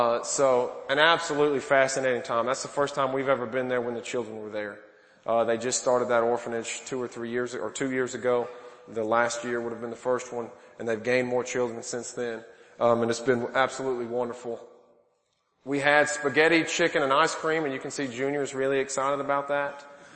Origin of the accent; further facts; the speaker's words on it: United States; now in Philippines; And part of it, yeah, is because we're American. They don't see many pale-faced, red-beard guys walking around in the Philippines.